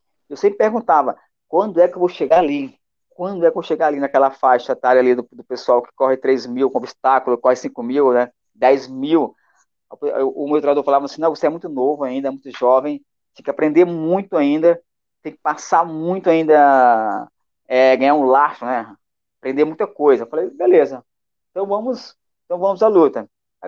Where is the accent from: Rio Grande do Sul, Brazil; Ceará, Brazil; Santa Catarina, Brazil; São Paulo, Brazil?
Ceará, Brazil; Fortaleza; eu comecei a correr com 15 anos de idade, né? Lá em Fortaleza. Sou de Fortaleza.